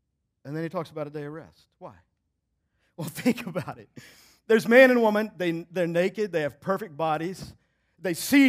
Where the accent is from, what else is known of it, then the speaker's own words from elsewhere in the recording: Texas, United States; sometimes I have certain phrases I say that I grew up in Texas, I got them from there.